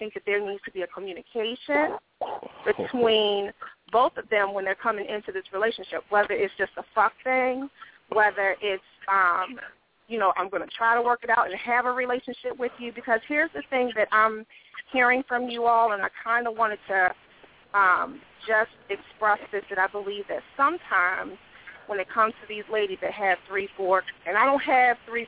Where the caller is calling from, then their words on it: Maryland, United States; from Maryland.